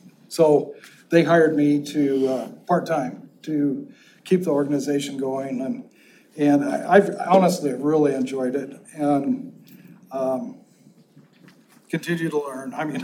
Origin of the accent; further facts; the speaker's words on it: Wilder, Idaho, United States; I am from Canyon County, approaching almost 70 years living here, which is hard to believe, but I grew up out of Wilder on a dairy farm